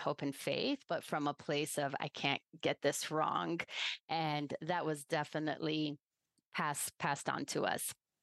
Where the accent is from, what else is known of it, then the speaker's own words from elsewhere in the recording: Brazil; I grew up in Brazil, and my parents are from Cuba, and they were very conservative Catholics